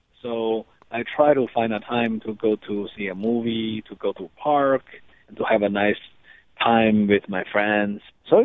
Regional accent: Shenyang, Liaoning, China; I actually played in front of 800 audiences in my hometown, Shenyang, China.

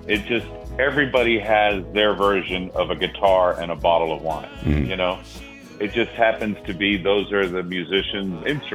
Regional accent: Miami, Florida, United States; I grew up in Miami, so we would go to Cape Canaveral, Cape Kennedy.

